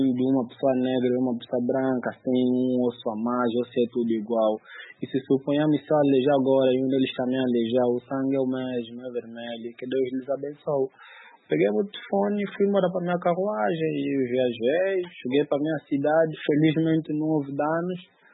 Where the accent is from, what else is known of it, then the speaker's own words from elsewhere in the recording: Angola; Eu disse que sou angolano.